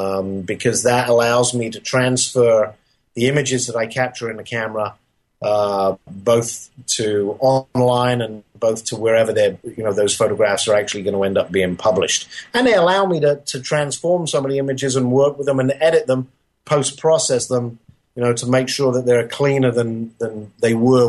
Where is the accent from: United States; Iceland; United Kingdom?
United Kingdom; Well, you know, being British